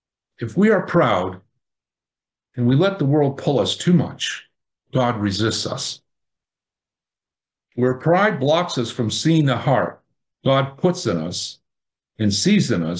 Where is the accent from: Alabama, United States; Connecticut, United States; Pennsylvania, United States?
Connecticut, United States; many of you know that we're from Connecticut originally, our move from our Connecticut home that we owned to a West Haven apartment was a trial that taught us submission.